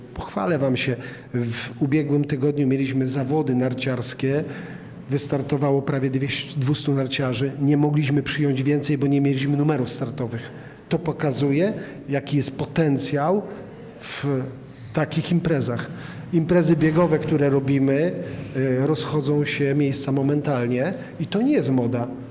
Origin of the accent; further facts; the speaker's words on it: Nowy Targ, Lesser Poland, Poland; now in Przemyśl, Poland; Ja pochodzę z gór, więc okolice Nowego Targu.